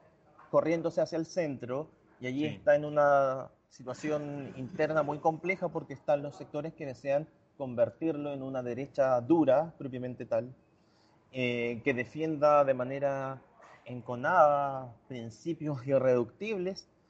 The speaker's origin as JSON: {"language": "Spanish", "country": "Chile", "said": "Yo estudié en la Universidad de Chile, que es la universidad estatal y pública por excelencia en mi país"}